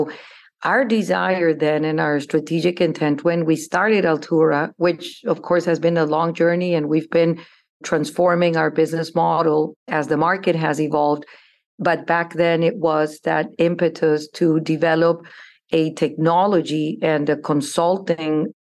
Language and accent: English; Bogota, Bogotá Capital District, Colombia; moved away as an adult; Yeah, well, I grew up in Colombia. I was born in Bogota, Colombia. I studied law there.